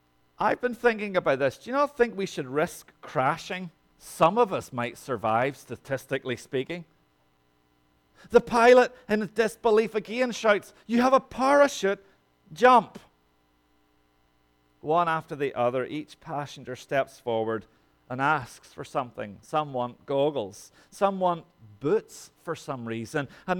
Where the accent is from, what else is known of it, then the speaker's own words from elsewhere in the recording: Ireland; I'm from Ireland. Guys from Ireland don't do massage, right?